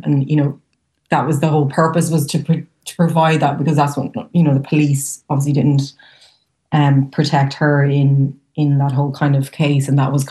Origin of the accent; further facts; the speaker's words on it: Westmeath, Ireland; I came from the Midlands, and growing up there was no one from Westmeath that was working professionally as an actor.